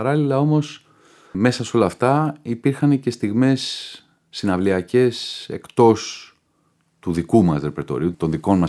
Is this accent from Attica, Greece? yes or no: yes; Nikaia, Attica, Greece; Εγώ μεγάλωσα στην Νίκαια και όπως ξέρεις εκεί έχουμε το Κατράκιο θέατρο.